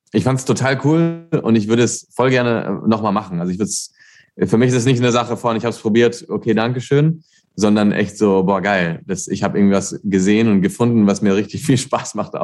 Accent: Spain; German is a second language; unser Ziel war das auch, dass keiner merkt, dass ich Spanisch bin.

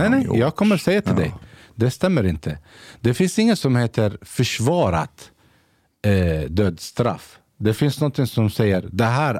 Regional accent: Sweden; hela min uppväxt här i Sverige

